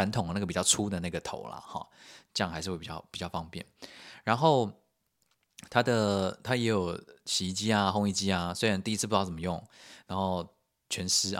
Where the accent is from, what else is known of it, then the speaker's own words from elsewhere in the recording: Taiwan; now in Germany; 那我自己觉得在德国这样比较好，我自己觉得啦，就是身为台湾人我觉得也比较放心